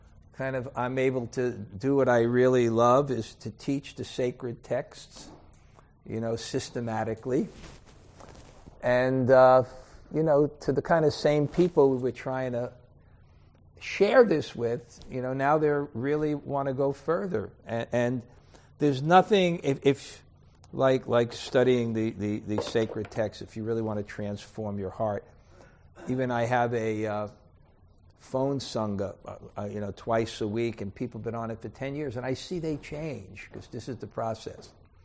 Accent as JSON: {"language": "English", "country": "United States", "said": "because I'm an American, one thing we are good at is marketing."}